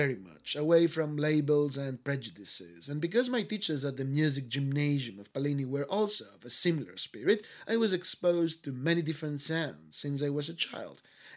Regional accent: Athens, Attica, Greece; English is a second language; All four of us have some distant origins from mainland Greece, and we were born and raised in Athens.

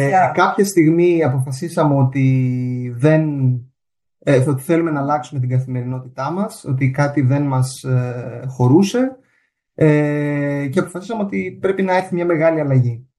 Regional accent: Athens, Attica, Greece; now in Denmark; για μένα που μεγάλωσα στην Αθήνα

